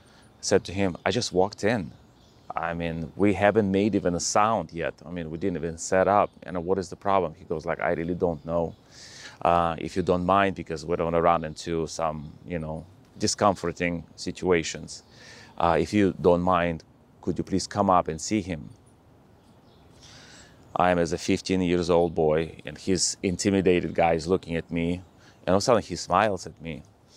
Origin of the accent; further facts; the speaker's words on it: Russia; born there; English is a second language; I was born in Russia and I'm in the dance business for about 32 years now.